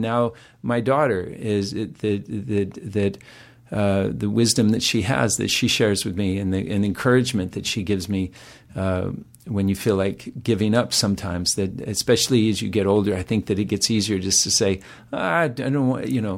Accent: Utah, United States; wanted to get the hay out of my hair from Utah, because you'd get on the subway and people would say, "Where are you from?" I say, "Oh, I live on the Upper West Side."

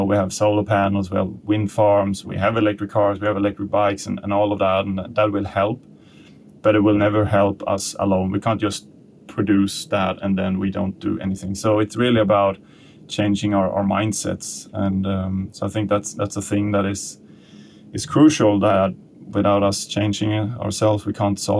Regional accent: Sweden; now in Copenhagen, Denmark; I'm from Sweden, and it would be pretty nice to teleport myself home for Sunday dinners and then head back to Copenhagen.

